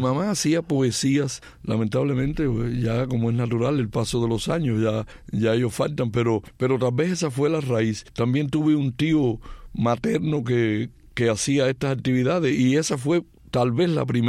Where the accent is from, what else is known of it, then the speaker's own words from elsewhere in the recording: Bejucal, Mayabeque, Cuba; born there; yo nací en un pequeño pueblo de la provincia de La Habana llamado Bejucal.